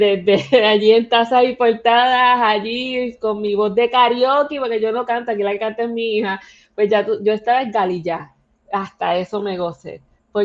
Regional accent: Bonito, Puerto Rico; also born or lived in Barranquitas; Bonito, eso es normal para mí. El llegar y pasar el día allí en Barranquita

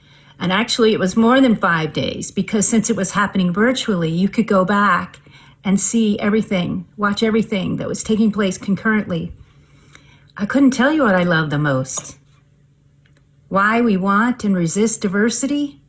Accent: Massachusetts, United States; I grew up in Massachusetts on the land of the Wampanoag Indians.

